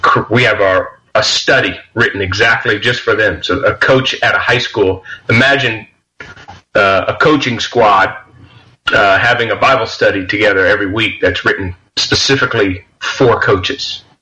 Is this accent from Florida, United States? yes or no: yes; Miami, Florida, United States; I grew up in Miami, Florida. My mom was 15 when she got pregnant with me.